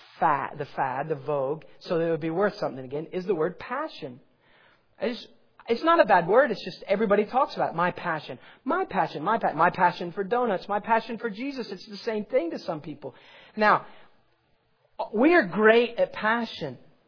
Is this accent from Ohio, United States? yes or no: yes; Columbus, Ohio, United States; I grew up in Columbus, Ohio. I mean, I never saw a bluebell.